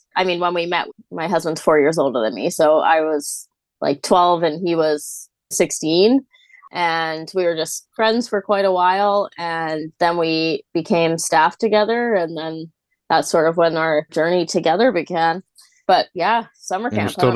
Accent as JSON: {"language": "English", "town": "Vancouver", "region": "British Columbia", "country": "Canada", "tie": "born or raised there", "said": "I am born and raised and still live in Vancouver, Canada."}